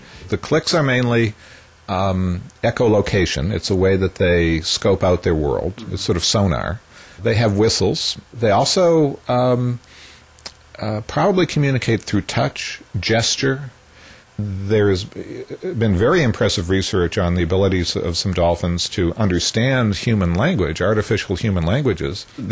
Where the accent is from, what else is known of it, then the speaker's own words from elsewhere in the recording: Massachusetts, United States; Well, I grew up in Massachusetts by the water, and you always hear interesting stories about dolphins.